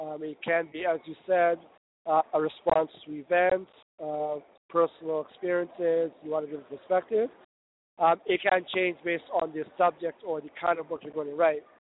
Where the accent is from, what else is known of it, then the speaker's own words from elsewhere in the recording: Kenya; moved away as an adult; now in Canada; I grew up in Kenya, East Africa. Spent most of my childhood and early adulthood there.